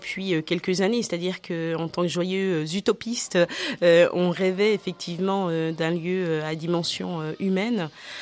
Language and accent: French; Amiens, Hauts-de-France, France; born there; now in Vosges, France; je vis ici dans les Vosges et que je suis née à Amiens-Mont